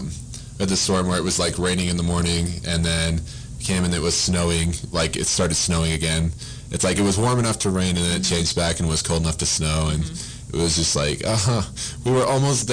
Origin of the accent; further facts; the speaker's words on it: Idaho, United States; The funny thing is, I'm actually from Idaho, which is just north. Yep. And it's actually colder in my hometown than it ever is here.